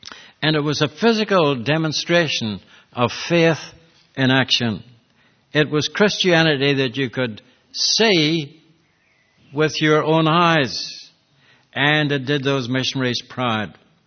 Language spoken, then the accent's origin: English; Northern Ireland, United Kingdom; born there; my colleague here, John, and I were born in the same city in Northern Ireland.